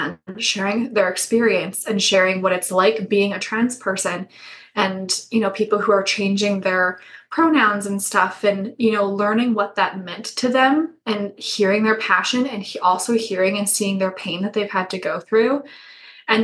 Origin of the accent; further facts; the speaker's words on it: Alberta, Canada; I'm born and raised in Alberta, small town girl. Never fit in to a small town.